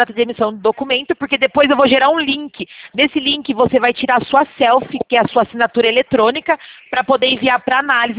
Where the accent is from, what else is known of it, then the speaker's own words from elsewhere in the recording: Sorocaba, São Paulo, Brazil; meu DDD é 15, tá bom? Porque a gente é daqui de Sorocaba, tá?